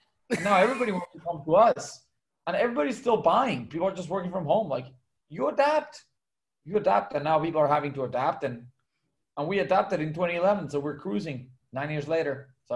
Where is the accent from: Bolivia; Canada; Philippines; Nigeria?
Bolivia; also born or lived in Mexico / Costa Rica / Germany; now in United States; Now, I was born and raised in Bolivia. I lived in Mexico and Costa Rica and Germany. I've traveled to 44 countries.